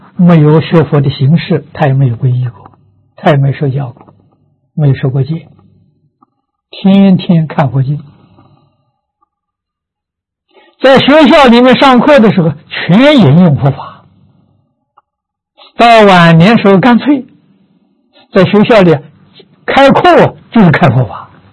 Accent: Lujiang, Anhui, China; 我的老家是庐江啊，跟桐城是邻县，距离很近啊，大概现在讲的时候大概只有30公里啊

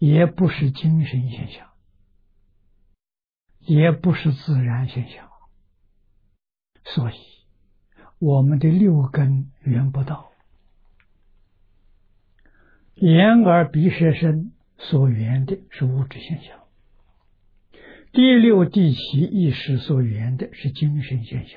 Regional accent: China; 这两句话是我们中国人说的。

